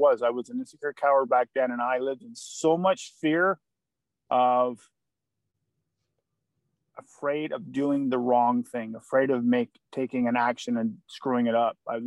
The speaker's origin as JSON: {"language": "English", "town": "Kingston", "region": "Ontario", "country": "Canada", "tie": "born or raised there", "said": "I used to work in a retail job at Home Depot stores here in Canada, my hometown, Kingston."}